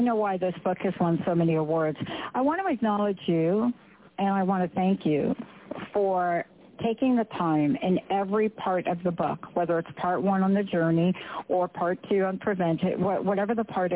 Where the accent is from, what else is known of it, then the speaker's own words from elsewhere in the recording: New York City, New York, United States; Hey, I'm a girl from the Bronx.